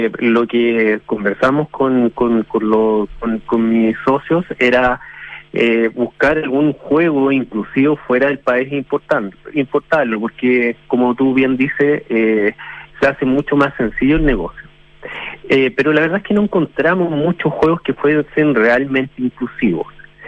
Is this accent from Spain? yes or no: no; Viña del Mar, Valparaíso, Chile; yo me crié en Viña del Mar, entonces me acuerdo del juego.